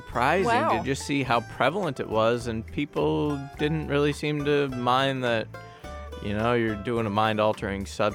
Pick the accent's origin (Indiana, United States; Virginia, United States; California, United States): California, United States; A big thing I've noticed is I'm from California, and they legalized marijuana.